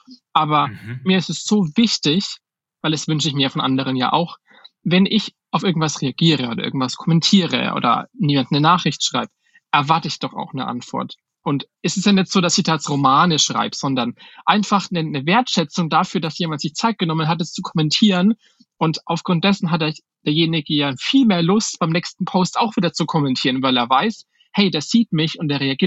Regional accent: Schweinfurt, Bavaria, Germany

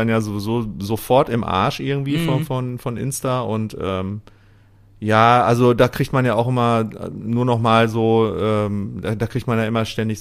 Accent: Isselhorst, North Rhine-Westphalia, Germany; weil ich komme ja aus Iselhorst.

